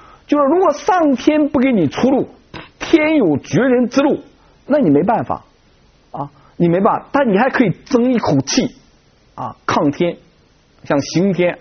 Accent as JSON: {"language": "Chinese", "country": "China", "tie": "born or raised there", "said": "就像我这次回国的时候，我特意到我们家乡那个三官庙去看了一下"}